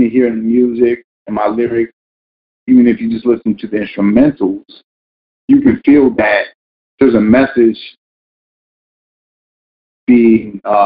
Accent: the South, United States; Soul food from the South. I'm from the South.

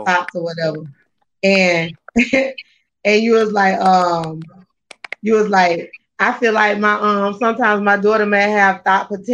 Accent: Tallahassee, Florida, United States; because I'm right here from Tallahassee.

